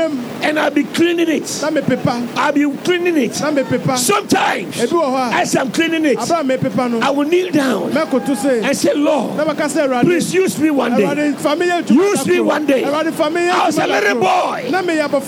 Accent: Winneba, Central Region, Ghana; You know, way back, you know, I came from Winneba. Way back in Winneba.

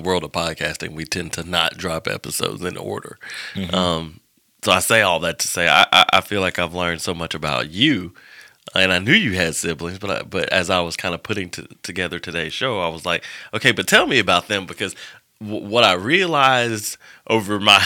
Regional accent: Montgomery, Alabama, United States; I grew up in Montgomery, so I'm two and a half hours away.

